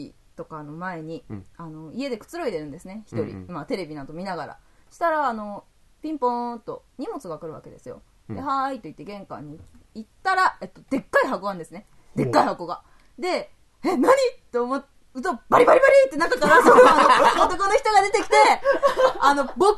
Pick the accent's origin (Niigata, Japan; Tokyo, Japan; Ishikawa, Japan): Tokyo, Japan; 血液型は O 型の東京都出身です。